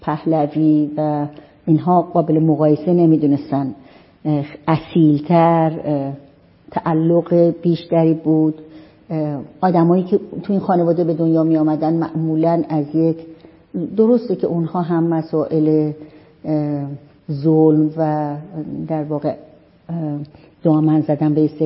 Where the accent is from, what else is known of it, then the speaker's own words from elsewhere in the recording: Iran; من کودکیم، نوجوانیم، جوانیم به شکلی در واقع رشد کردم در خانواده‌ای که هم پدرم شاغل بود و هم مادرم و تو شهرستان‌های ایران.